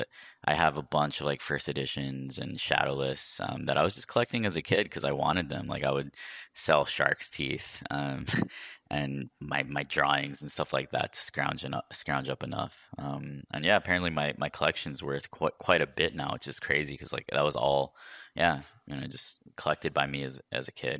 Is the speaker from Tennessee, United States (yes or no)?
no; New York, United States; So I was born in New York and I grew up there for the most part.